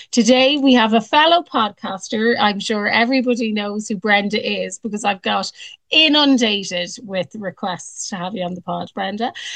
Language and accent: English; Ireland; now it's great that we're Irish people talking about this